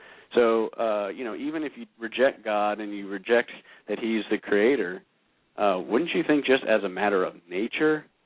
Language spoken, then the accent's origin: English; New York, United States; and you know, I'm from New York, and so it's personally very disheartening for me.